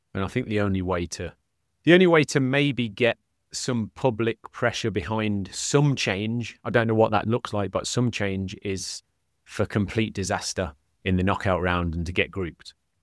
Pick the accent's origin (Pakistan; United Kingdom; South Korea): United Kingdom; England; now in United States; I'm a citizen here now. So I'm English. I'll always be English, but I'm a US citizen. And so I'm going to live here. I'm not moving back to Europe. I'm going to stay here.